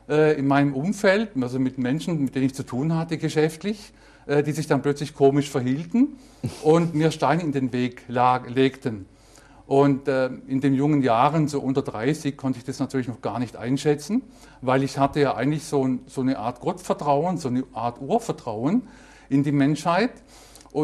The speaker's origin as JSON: {"language": "German", "country": "Germany", "said": "habe dann einen Beruf erlernt, da wo ich herkomme, aus Deutschland."}